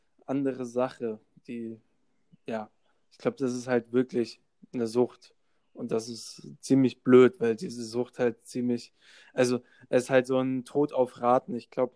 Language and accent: German; Baden-Württemberg, Germany; now in Dortmund, Germany; Also wir kommen beide aus der Nähe von Tübingen. Und ich wohne mittlerweile in Dortmund